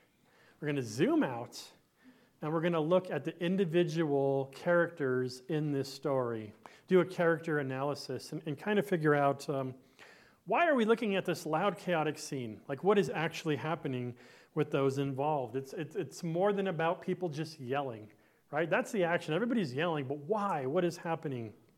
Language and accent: English; Hollywood, California, United States; born there; I was born in Hollywood.